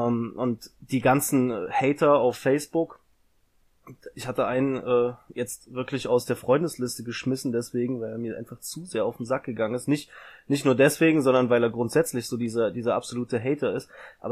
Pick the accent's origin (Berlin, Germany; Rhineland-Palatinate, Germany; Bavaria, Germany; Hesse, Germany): Rhineland-Palatinate, Germany; Koblenz; Hier am deutschen Eck, ich bin ja aus der Ecke Koblenz